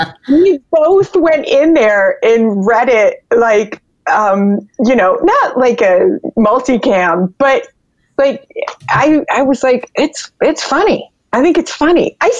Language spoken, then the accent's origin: English; Michigan, United States; That's just, I'm from Michigan. It's just like, that's just what I do.